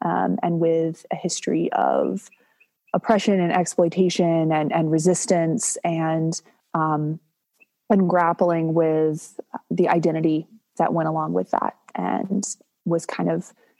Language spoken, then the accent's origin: English; Durham, North Carolina, United States; I grew up here in Durham, and my father is a historian who focuses on the history of race in North Carolina